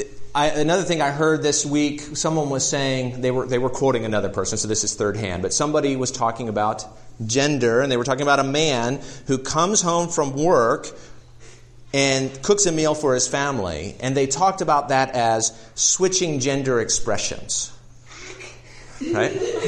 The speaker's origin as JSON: {"language": "English", "town": "Baltimore", "region": "Maryland", "country": "United States", "tie": "born or raised there", "said": "where I grew up in Baltimore, people didn't use guns to shoot deer."}